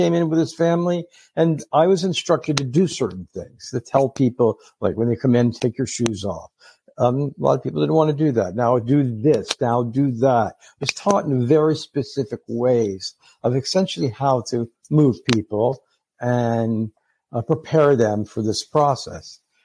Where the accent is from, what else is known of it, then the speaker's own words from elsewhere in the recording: St. Petersburg, Florida, United States; I'm from St. Petersburg, Florida. The population's a little bit older.